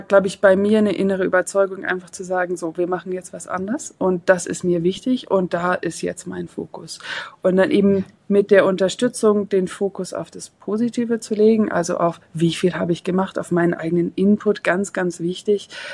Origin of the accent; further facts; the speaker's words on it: Luxembourg; first language French; German is a second language; Ich komme aus Luxemburg, also bin französischsprachig im Umfeld aufgewachsen